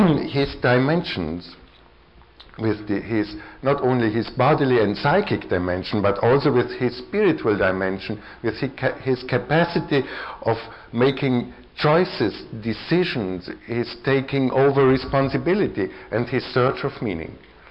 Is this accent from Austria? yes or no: yes; Vienna, Austria; accent: Viennese; English is a second language; I hope you can follow my English and my Viennese accent